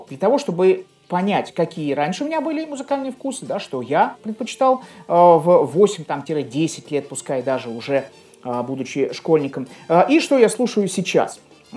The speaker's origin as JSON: {"language": "Russian", "region": "Saint Petersburg", "country": "Russia", "tie": "born or raised there", "said": "Я из Санкт-Петербурга вообще родом. Я родился в Ленинграде, вырос в Санкт-Петербурге."}